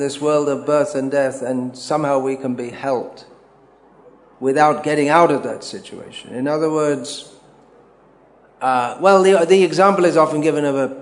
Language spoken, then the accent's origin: English; United Kingdom; I was raised in Britain